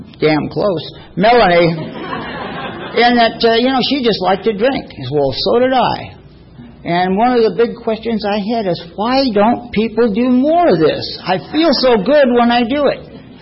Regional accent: San Diego, California, United States; I'm from San Diego. I was born here. I lived here all my life.

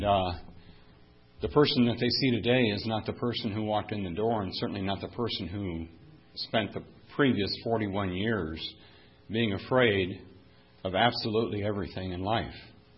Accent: San Diego, California, United States; born there; I was born in Balboa Navy Hospital. It'll be 61 years ago next week.

